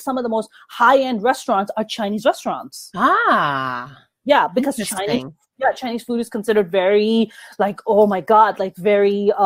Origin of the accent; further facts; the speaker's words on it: Pakistan; the flat that I was born and raised in Pakistan, our neighbors was